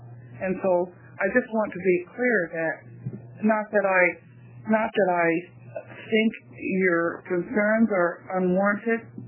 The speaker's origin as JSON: {"language": "English", "town": "Astoria", "region": "Oregon", "country": "United States", "said": "because I'm from Astoria and that's the way we operate, I can't support it."}